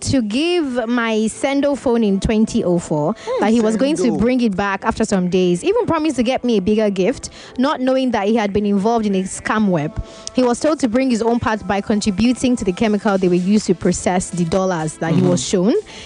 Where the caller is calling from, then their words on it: Lagos, Nigeria; Good morning, what's up, Lagos? … from Lagos.